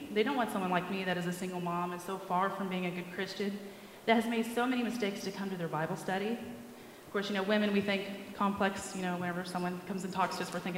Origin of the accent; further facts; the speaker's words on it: Stockton, Missouri, United States; now in Michigan, United States; I know Randy just said that, but I thought I'd say it again. I'm from Stockton, Missouri. I moved up here to Michigan in the fall of 2005.